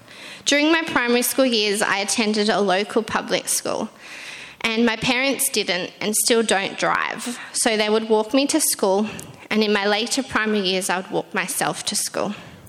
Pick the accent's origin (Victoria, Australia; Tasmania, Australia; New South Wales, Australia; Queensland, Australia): Tasmania, Australia; Hobart; moved away as an adult; I grew up in Hobart in Tasmania with my parents, and I lived there, until I went to college in 2008. Avondale College, that is.